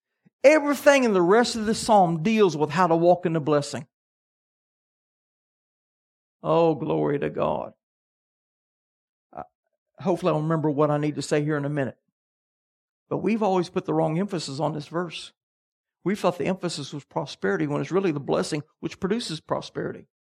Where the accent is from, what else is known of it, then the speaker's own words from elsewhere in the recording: Kansas, United States; but I grew up in Kansas, which was wheat country.